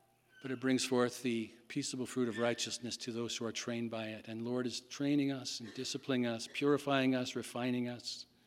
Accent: Ireland; you know, I'm Irish, and in Ireland, we always say, God bless.

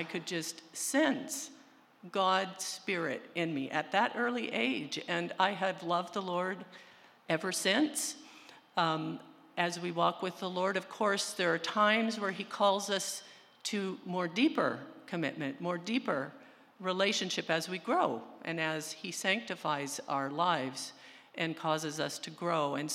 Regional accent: Peru; now in United States; I was born and raised in Peru, South America, in the Amazon rainforest.

